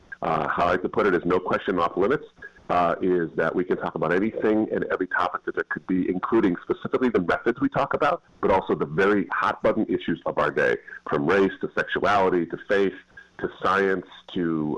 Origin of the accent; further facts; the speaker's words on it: Michigan, United States; I was, actually.